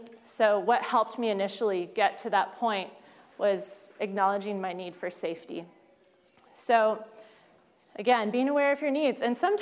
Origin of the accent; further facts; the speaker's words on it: San Diego, California, United States; I'm from San Diego